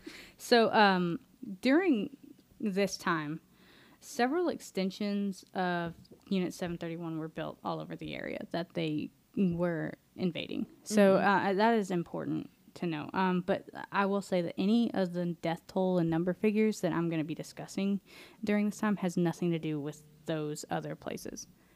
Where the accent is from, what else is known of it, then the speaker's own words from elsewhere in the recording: United States; Well, it was in metric, but I had to convert it because I'm American.